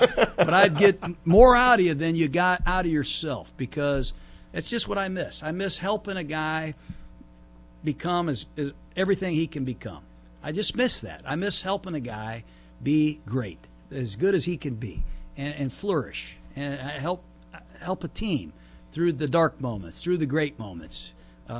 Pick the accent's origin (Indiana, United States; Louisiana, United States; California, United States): Indiana, United States; South Bend; I grew up in South Bend, Indiana. My dad coached at Notre Dame.